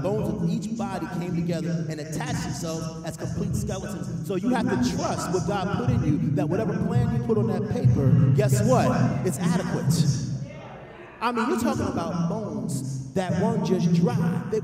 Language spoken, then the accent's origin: English; Baltimore, Maryland, United States; I'm from Baltimore. I had no cousins here. I didn't have any brothers.